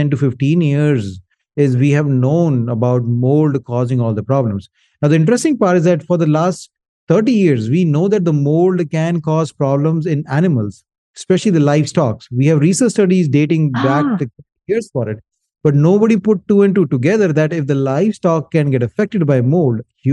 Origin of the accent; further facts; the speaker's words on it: India; I'm from India.